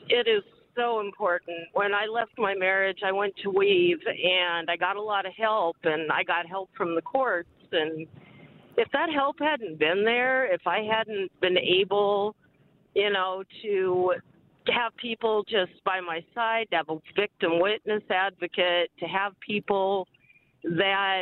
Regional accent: California, United States; I'm from California, and two decades ago, I left an abusive marriage.

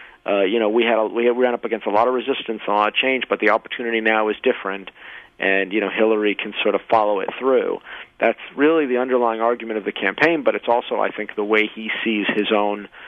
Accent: United States; I do, just as an American, as someone who cares about politics

